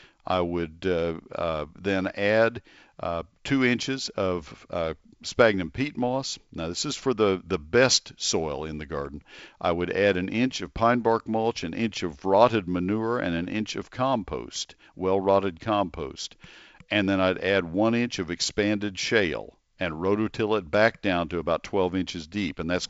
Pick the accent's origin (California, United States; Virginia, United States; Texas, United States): Texas, United States; College Station; also born or lived in Ohio; When I grew up in College Station, and when I went to Ohio, I saw to go to Ohio State and just kind of looked around at what people were doing.